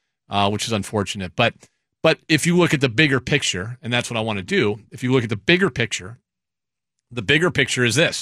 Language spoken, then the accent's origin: English; Seattle, Washington, United States; I've been here back in my hometown since 06. Grew up watching this team.